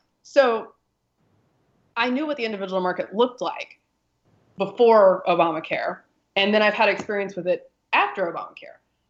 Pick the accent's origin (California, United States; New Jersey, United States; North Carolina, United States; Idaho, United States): North Carolina, United States; Durham; also born or lived in Alabama; I grew up in Durham, North Carolina, which is home to Duke, which makes me a Duke basketball fan and a conservative on the internet